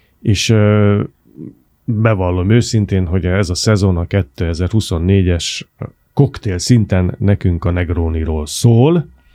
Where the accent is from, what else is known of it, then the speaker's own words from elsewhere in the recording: Hungary; próbáljunk tényleg elvonatkoztatni attól, hogy magyarok vagyunk, és nálunk a vízilabda az szent.